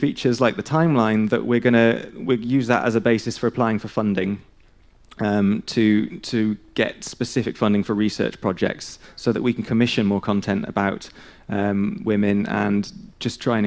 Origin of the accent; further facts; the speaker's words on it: Aberystwyth, Wales, United Kingdom; all the politicians that were born in Aberystwyth, which is my hometown